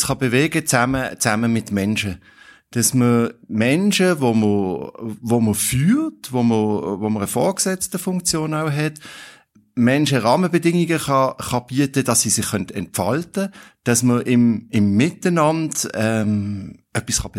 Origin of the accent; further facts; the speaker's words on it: Basel-Landschaft, Switzerland; Ich bin so ein bisschen ein Agglomerationskind. Also ich bin im Agglomerationsgebiet aufgewachsen, im Baselbiet, und habe immer in Agglomerationsort gelebt.